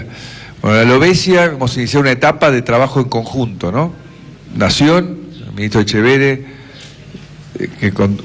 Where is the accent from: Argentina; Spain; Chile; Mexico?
Argentina; Hoy hemos avanzado como argentinos